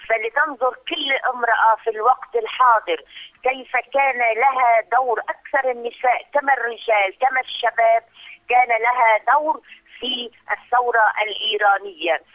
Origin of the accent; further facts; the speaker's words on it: Lebanon; أنا سيدتي من لبنان